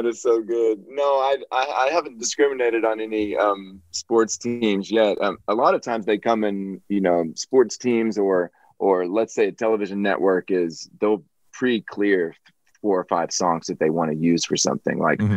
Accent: Illinois, United States; in the southern part of Illinois, so, you know, Cubs were always on our radar as kids, even though we're pretty far from Chicago.

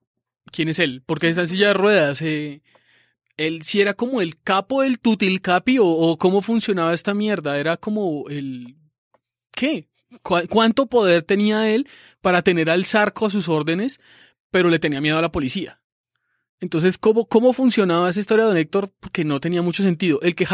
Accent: Colombia; Debe ser increíble para la gente que nos están escuchando, las personas que no sean colombianas.

